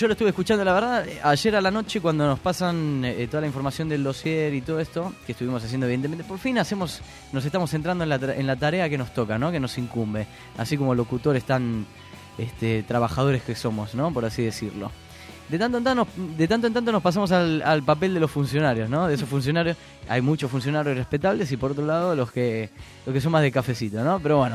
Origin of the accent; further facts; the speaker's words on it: Argentina; Se nota que no hablo muy bien el valenciano, ¿no? Nota que soy argentino.